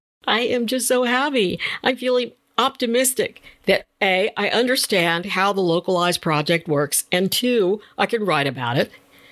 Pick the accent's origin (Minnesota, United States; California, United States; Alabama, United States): California, United States; In my home state of California, our forests continue to burn.